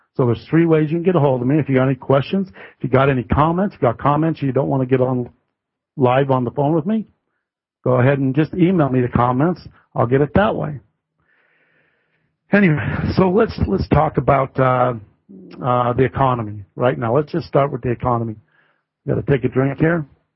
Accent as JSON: {"language": "English", "region": "Utah", "country": "United States", "said": "And so that's why, because I'm from Utah."}